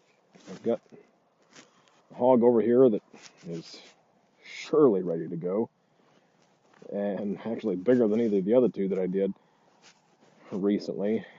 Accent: Missouri, United States; not that far from where I grew up in Missouri.

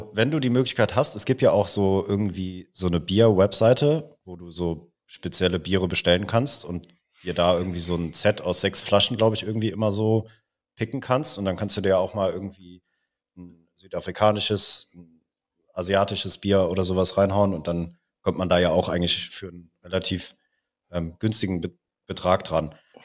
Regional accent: Koblenz, Rhineland-Palatinate, Germany; Also ich komme ja aus dem Rheinland auch, aus einem Ort, an dem die Mosel in den Rhein fließt.

